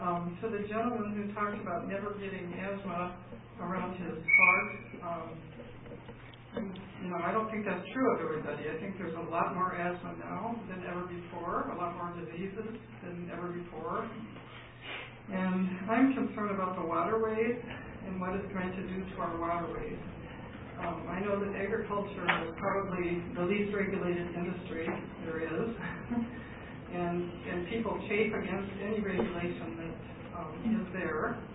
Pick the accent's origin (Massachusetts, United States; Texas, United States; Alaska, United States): Massachusetts, United States; Cambridge; from Cambridge, and I guess I would like to say a few things